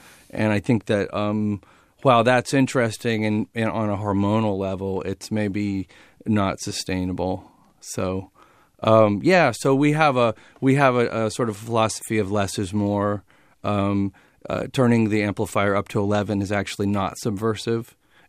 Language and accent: English; Berkeley, California, United States; also born or lived in Sacramento; Well, I grew up in Berkeley, and I had to move to Sacramento as a teenager, and I really hated it at first.